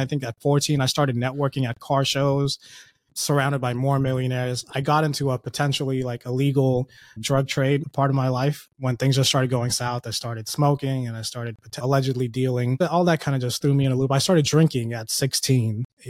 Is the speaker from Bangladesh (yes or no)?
yes; Bangladesh; now in United States; And I grew up in Bangladesh. And we were well off because my dad was a businessman.